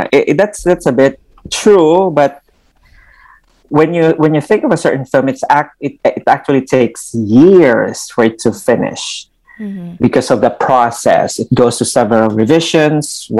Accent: Iloilo, Western Visayas, Philippines; growing up in Iloilo, from a, you know, impoverished community

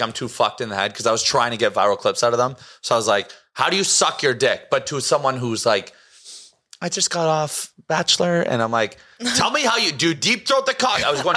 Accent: Ottawa, Ontario, Canada; So I started with Francesca, who's from Ottawa, my hometown.

